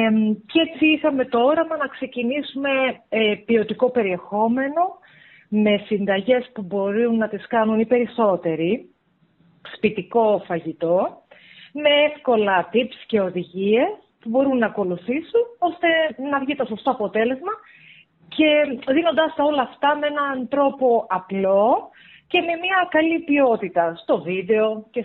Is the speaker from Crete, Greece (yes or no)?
yes; Heraklion, Crete, Greece; επειδή είμαστε από την Κρήτη, από το Ηράκλειο